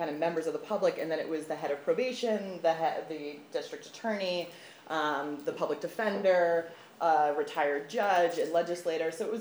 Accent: Gilboa, New York, United States; now in Westkill, United States; I live in Westkill. I am here as a concerned member of the public. I grew up in Gilboa

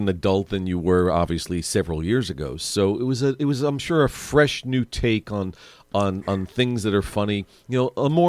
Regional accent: Long Island, New York, United States; Plus, at that time, I was still going back to my hometown on Long Island.

